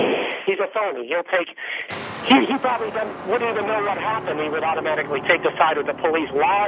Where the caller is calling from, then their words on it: San Francisco, California, United States; I'm actually calling from San Francisco